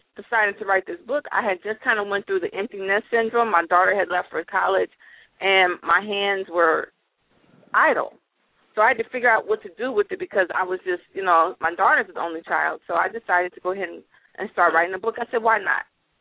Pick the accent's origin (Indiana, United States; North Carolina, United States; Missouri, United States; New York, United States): Indiana, United States; now in Atlanta, United States; I'm originally from Indiana, currently located down south in the Dirty Dirty, A.